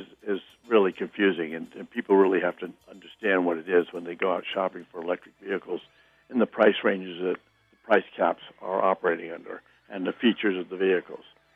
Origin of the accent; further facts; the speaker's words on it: United States; Europeans don't necessarily drive the same distances on a daily basis that some of us Americans do?